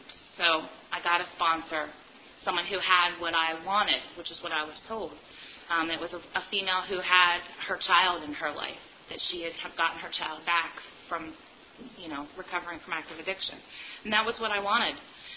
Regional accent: Indiana, United States; I'm an addict from Indiana.

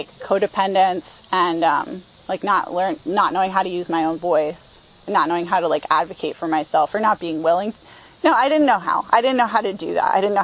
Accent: King of Prussia, Pennsylvania, United States; So I'm not actually from this half of the state. I'm originally from the King of Prussia area, which is, if you don't know where it is, it's near Philadelphia.

